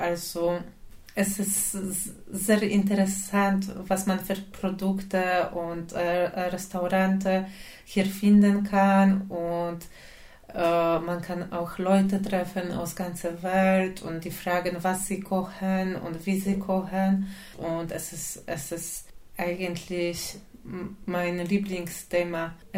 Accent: Poland; bis zu Situationen, wo ich sage, ich bin aus Polen

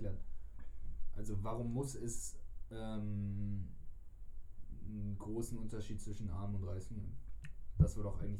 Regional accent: Germany; born there; Ich habe da echt schon oft drüber nachgedacht, dass ich bin richtig dankbar dafür, dass ich in Deutschland geboren bin.

